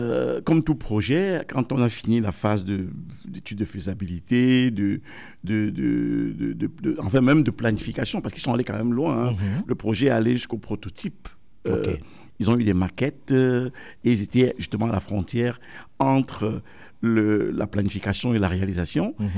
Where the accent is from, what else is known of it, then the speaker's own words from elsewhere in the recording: Cameroon; Et on veut, en tant que Camerounais, commencer quelque part.